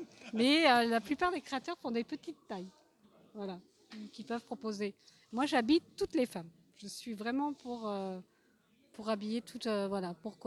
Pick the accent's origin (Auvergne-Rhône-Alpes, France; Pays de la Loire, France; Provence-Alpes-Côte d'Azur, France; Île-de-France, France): Provence-Alpes-Côte d'Azur, France; Cannes; je suis originaire de la ville de Cannes